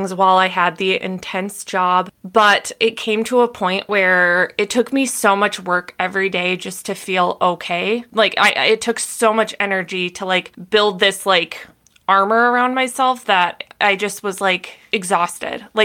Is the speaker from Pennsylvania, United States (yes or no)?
no; Minnesota, United States; moved away as an adult; now in California, United States; So anyway, when I was 22, I moved from Minnesota to California.